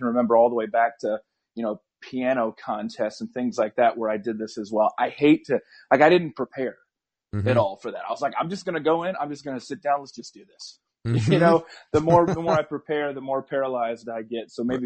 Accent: South Dakota, United States; I mean, I can think of different times growing up in South Dakota in a pretty politically diverse environment

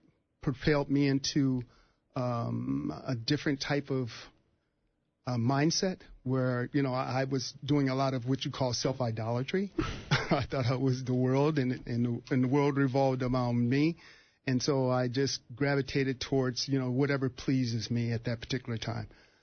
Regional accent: Youngstown, Ohio, United States; Yeah, I grew up in Youngstown, Ohio, which is about 65 miles outside of Cleveland.

